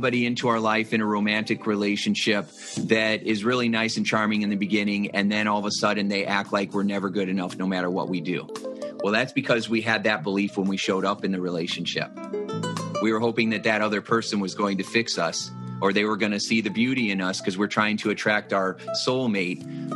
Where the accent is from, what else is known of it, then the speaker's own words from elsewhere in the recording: Indiana, United States; So I'm born and raised in Indiana. I've always been around farmers my whole life